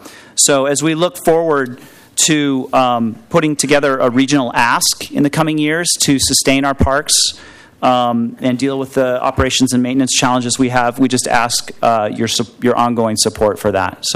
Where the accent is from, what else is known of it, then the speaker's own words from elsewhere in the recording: Portland, Oregon, United States; I grew up in Portland, and I grew up playing in Forest Park